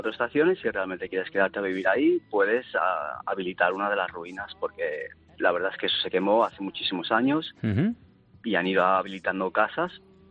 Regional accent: Ponferrada, Castile and León, Spain; born there; Bueno, yo nací en Ponferrada y queda cerca. Está correcto, en el Bierzo.

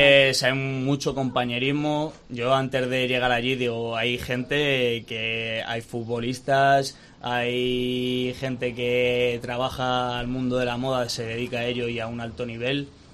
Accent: Ávila, Castile and León, Spain; Yo soy nacido en Ávila y de siempre en Ávila.

